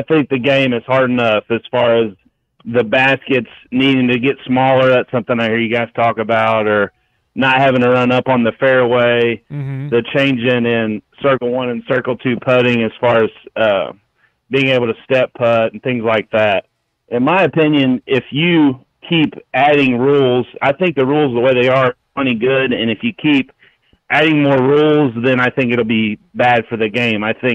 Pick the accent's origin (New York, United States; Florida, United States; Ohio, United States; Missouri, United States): Missouri, United States; from Missouri.